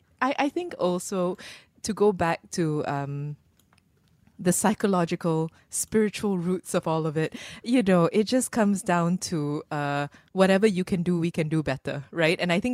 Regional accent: Malaysia; I think that when you grow up with the variety of landscapes that we get in Malaysia, sometimes Singapore is also small.

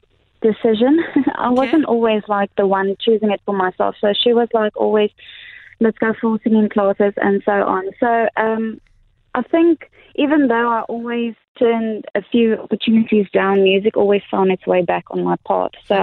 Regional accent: Sabie, Mpumalanga, South Africa; also born or lived in Cape Town; Well, I was born in Sabi and I did my matric in Nelspruit.

